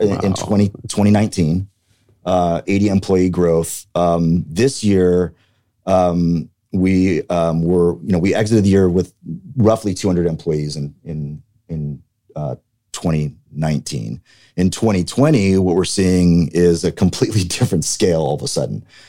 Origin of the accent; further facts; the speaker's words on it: California, United States; I'm a California native. I'm from Silicon Valley, which is not just a show. It's actually a place now.